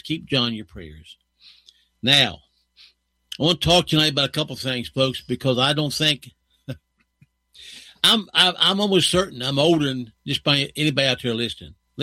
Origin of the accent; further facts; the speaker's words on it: Montreville, West Virginia, United States; when I was a young boy growing up in Montreville, West Virginia, my dad and mom were staunch Democrats.